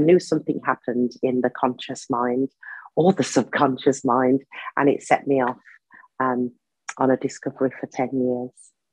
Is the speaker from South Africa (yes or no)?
no; Birmingham, West Midlands, United Kingdom; when I came out of prison, I went back to my hometown, Birmingham, because I'd moved out of my hometown.